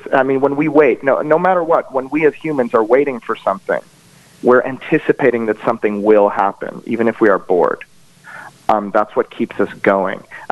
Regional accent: Fort Lauderdale, Florida, United States; And so I grew up mostly in the Fort Lauderdale area, but we used to go to Israel every summer.

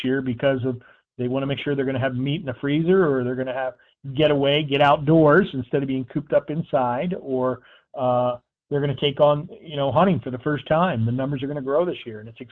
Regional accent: Pennsylvania, United States; I've been a bird hunter ever since I was a kid growing up in Pennsylvania.

